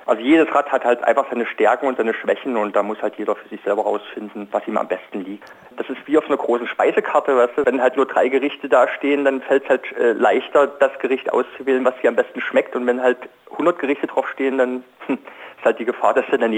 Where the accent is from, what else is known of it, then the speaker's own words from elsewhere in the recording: East Germany, Germany; Ich bin zum Beispiel in der DDR aufgewachsen, da gab es ein Radsportmaterial fast gar nicht zu kaufen